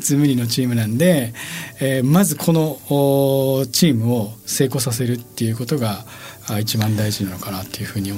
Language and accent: Japanese; Miyazaki, Japan; 実は私は九州の宮崎出身で、